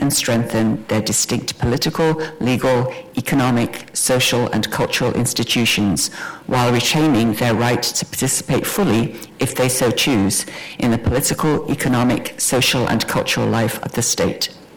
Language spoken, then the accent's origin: English; England, United Kingdom; I was born and raised in England.